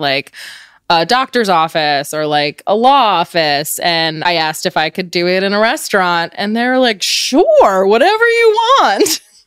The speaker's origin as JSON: {"language": "English", "town": "Richmond", "region": "Virginia", "country": "United States", "tie": "born or raised there", "also_born_or_lived": "New Jersey", "said": "I was born in New Jersey, but I grew up in Richmond, Virginia."}